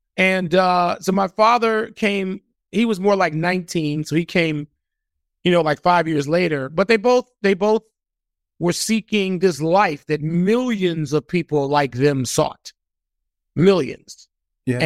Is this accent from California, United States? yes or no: no; Chicago, Illinois, United States; being on the South Side, growing up on the South Side, I'd never been to Wrigley Field. My father refused to take us to Wrigley Field, but it was light years from 82nd and Wentworth where I grew up.